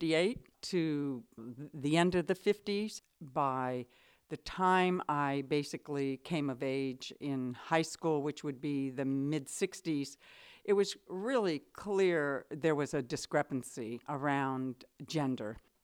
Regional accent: Pasadena, California, United States; now in Albion, United States; I was born in Southern California, in Pasadena, and that year was 1951.

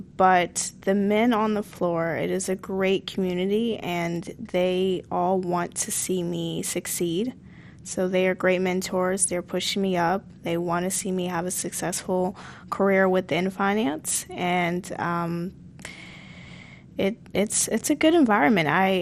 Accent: the South, United States; When I first started, I'm from the South, so I definitely have that Southern personality and often nice.

